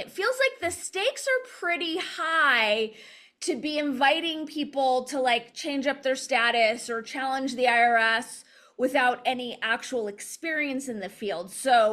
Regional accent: Los Angeles, California, United States; I grew up in Los Angeles. So I think if you grew up in Los Angeles, I'll just speak for myself.

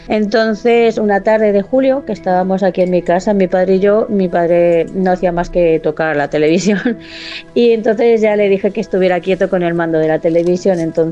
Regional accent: Madrid, Community of Madrid, Spain; Soy de Madrid, España, vivo en la capital.

